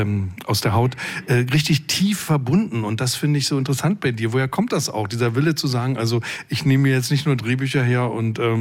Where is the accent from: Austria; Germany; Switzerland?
Germany; East Germany; Und ich habe auch als Ossi viel da so wiedererkannt, so im Denken und Fühlen.